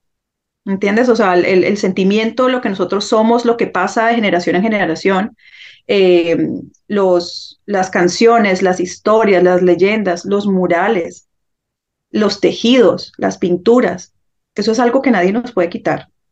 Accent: Colombia; now in abroad; vivir con ese estigma también como colombiano, hablo desde el exterior, viviendo en el exterior

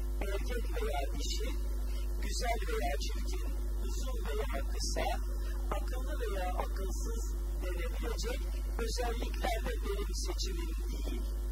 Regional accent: Istanbul, Turkey; born there; İstanbul'un göbeğinde Cerrahpaşa'da dünyaya geldim.

